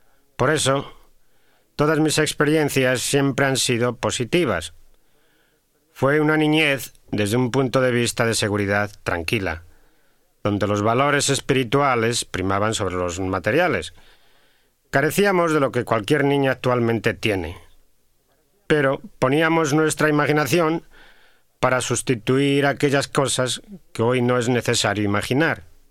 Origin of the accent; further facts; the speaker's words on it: Madrid, Community of Madrid, Spain; soy de Madrid, España. Nací en Madrid en los años 30, es decir, en plena guerra civil. Mi niñez transcurrió en la posguerra